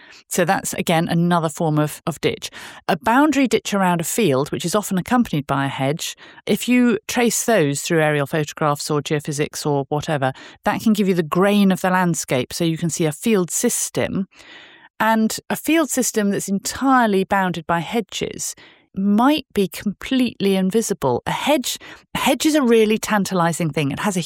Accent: South West England, United Kingdom; where I grew up in North Somerset. Ditches are actually quite rare there because it's all steep limestone slopes, and so it pretty much drains itself.

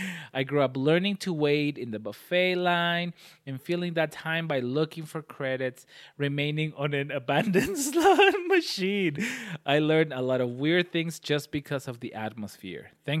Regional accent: Las Vegas, Nevada, United States; I now live in Washington State, and when I tell people I grew up in Las Vegas, they often look at me like they can't believe that there are people who actually live there.

